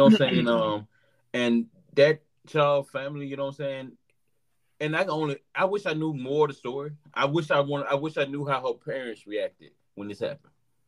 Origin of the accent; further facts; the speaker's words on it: Valdosta, Georgia, United States; And it was 2 hours from my hometown. You know what I'm saying? Valdosta, Georgia, Lowndes County. It's Valdosta ain't too far from Tallahassee.